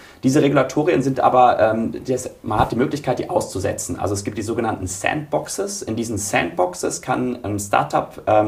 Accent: Baden-Württemberg, Germany; ich komme aus dem Badischen, da sagt man, es hat ein Geschmäckle.

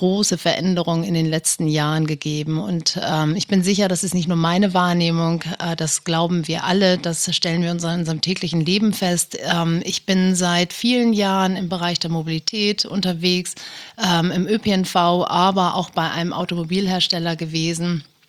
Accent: Rendsburg, Schleswig-Holstein, Germany; Ich komme aus Rendsburg, das ist in Schleswig-Holstein eine 30.000 Einwohnerstadt.

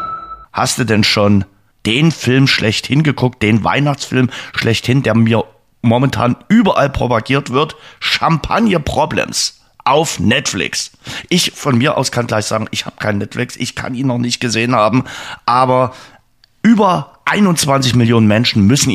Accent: Saxony, Germany; in Weißig, unweit meiner Heimat, früheren Heimat

